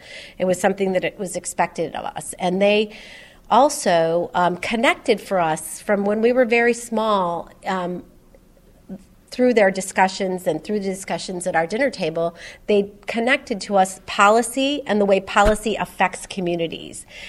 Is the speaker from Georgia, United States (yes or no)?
no; East Chicago, Indiana, United States; I grew up in East Chicago in Munster.